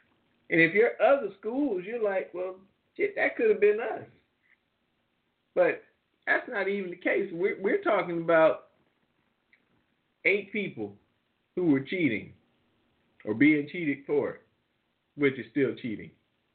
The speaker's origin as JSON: {"language": "English", "town": "Indianapolis", "region": "Indiana", "country": "United States", "tie": "born there", "said": "I preface this by saying I was born in Indianapolis, and I've said this. I'm a Pacer fan."}